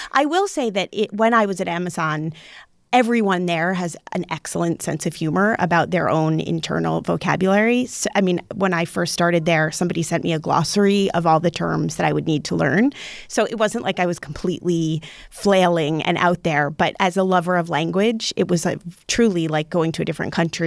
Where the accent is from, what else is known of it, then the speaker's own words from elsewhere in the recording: South Orange, New Jersey, United States; because I grew up actually in South Orange, New Jersey, not far from where Thomas Edison's light bulbs were invented and from his labs.